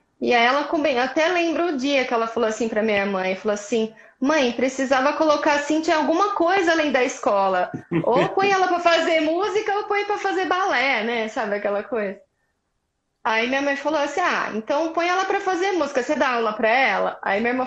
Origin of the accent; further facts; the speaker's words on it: São Carlos, São Paulo, Brazil; tinha muita dificuldade, que eu sou de São Carlos, né, no interior. E não tinha professor de sax lá naquela época.